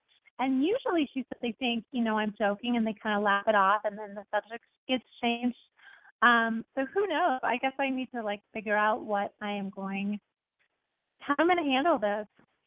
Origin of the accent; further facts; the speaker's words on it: Portland, United States; I'm going to Portland. That's where I'm from, my hometown. And it's my 20th high school reunion.